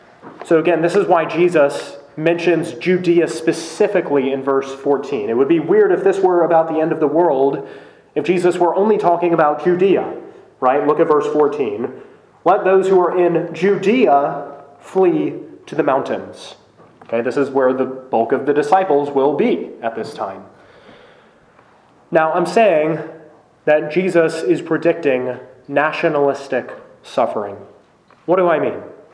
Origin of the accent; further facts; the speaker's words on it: United States; I'm a Christian. My hope is in heaven. But I am also an American.